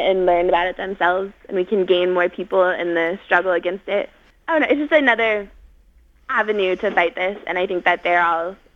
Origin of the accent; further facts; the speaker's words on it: Littleton, Colorado, United States; I grew up in Littleton, Colorado.